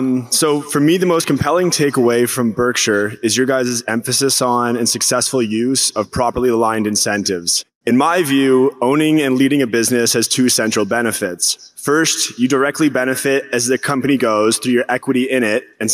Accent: Avonport, Nova Scotia, Canada; I'm from Avonport, Nova Scotia in Canada.

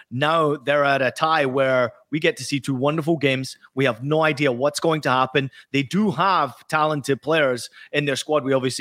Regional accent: Scotland, United Kingdom; when I grew up in Scotland.

